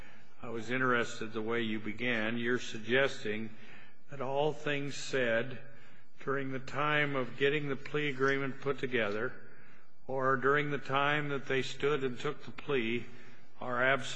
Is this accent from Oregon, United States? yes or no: no; Idaho, United States; I don't know. I'm just from Idaho.